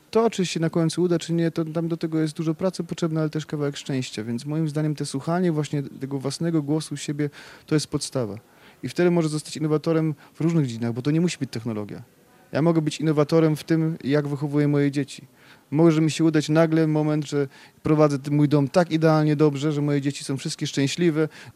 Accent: Germany; bo ja jako dziecko bawiłem się w Niemczech i się wychowywałem

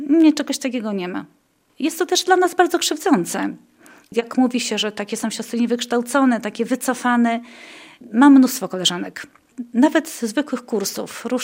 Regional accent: Piotrków Trybunalski, Łódź Voivodeship, Poland; Pochodzę z Piotrkowa Trybunalskiego. Mam czworo rodzeństwa.

